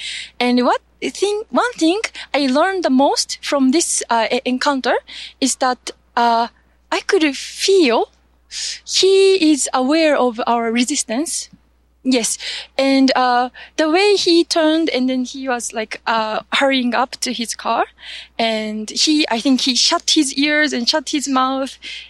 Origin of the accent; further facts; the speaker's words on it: Japan; English is a second language; Chairman Schwab, I'm from Japan. May I ask